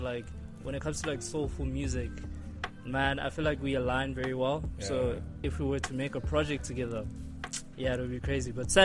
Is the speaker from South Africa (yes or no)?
yes; Pretoria, Gauteng, South Africa; Born and bred in Pretoria. I've been here my whole life.